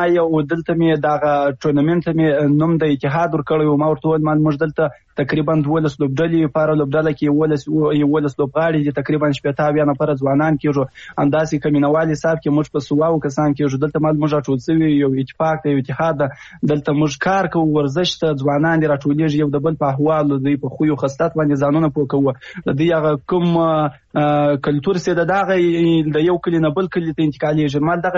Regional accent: Afghanistan

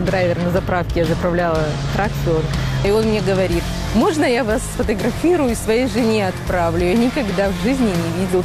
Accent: Russia; also born or lived in Belarus; now in United States; Сама я родом из Белоруссии, но всю свою сознательную жизнь прожила в России. 4 года назад приехала в США.

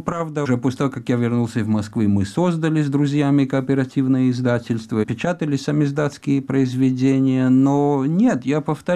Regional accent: Argentina; я вырос в Аргентине.

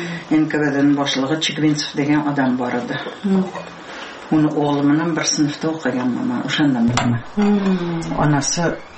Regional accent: Pskent, Tashkent Region, Uzbekistan; 3 километр Пскент центрге мактапка катнаганмын.

